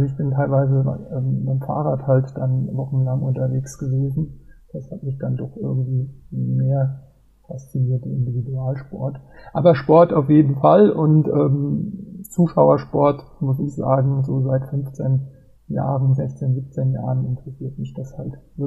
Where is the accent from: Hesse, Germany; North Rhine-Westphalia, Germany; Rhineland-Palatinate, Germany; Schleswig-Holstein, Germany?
Rhineland-Palatinate, Germany; Mainz; born there; ich bin schon ein bisschen älter, ich bin 48 Jahre alt und bin gebürtiger Mainzer